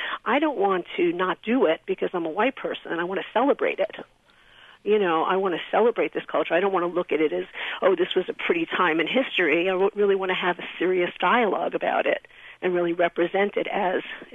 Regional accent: Bronx, New York, United States; now in Oakland, United States; I grew up in the Bronx in New York in an all-white Jewish neighborhood in the 50s and the 60s.

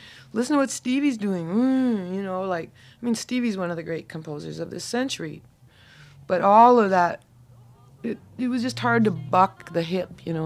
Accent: Saskatoon, Saskatchewan, Canada; moved away as an adult; And it was to be held in my hometown of Saskatoon on the 23rd of May.

